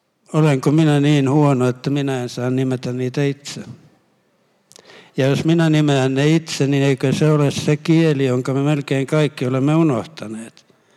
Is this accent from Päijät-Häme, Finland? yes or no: yes; Lahti, Päijät-Häme, Finland; Mä olen kotoisin Lahden kaupungista ja siellä kirjallinen kulttuuri on hyvin vähäinen.